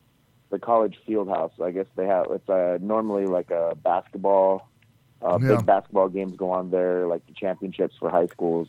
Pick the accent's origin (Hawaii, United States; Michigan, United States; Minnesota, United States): Hawaii, United States; also born or lived in Guam; No, I grew up in Hawaii.